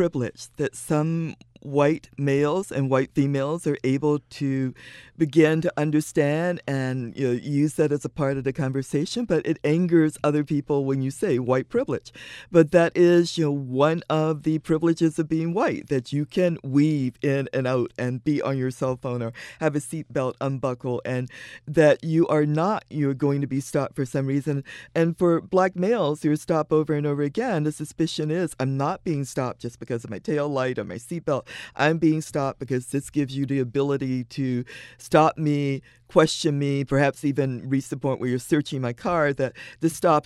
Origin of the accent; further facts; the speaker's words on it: Virginia, United States; I grew up in the last capital of the Confederacy, and I grew up with people talking about honor and race.